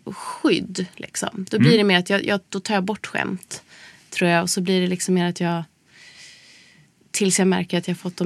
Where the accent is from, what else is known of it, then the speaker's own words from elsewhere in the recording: Dalarna County, Sweden; accent: Dalarna dialect; Jag har ju inte stockholmska sen barnsben, men jag, på något sätt som att när jag släpper, då blir det ändå något så här, fast blandat med mitt gamla dalmål.